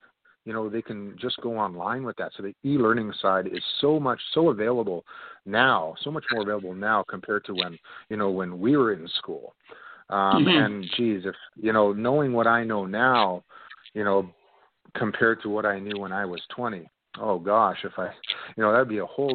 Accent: Toronto, Ontario, Canada; born there; moved away as an adult; now in Calgary, Canada; Yeah, I was born in Toronto, and I left Toronto shortly in the early 20s. And I ended up traveling to British Columbia there for a couple of years. And then I ended up, obviously, in Alberta, in Calgary, sorry.

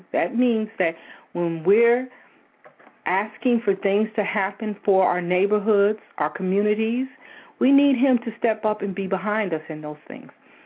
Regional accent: New York, United States; born there; Even though I was born in New York in the winter, I still don't like being cold unnecessarily.

